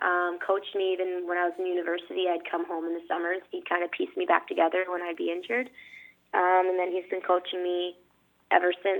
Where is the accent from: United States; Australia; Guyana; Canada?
Canada; because I'm Canadian, I don't really get to join in many of them.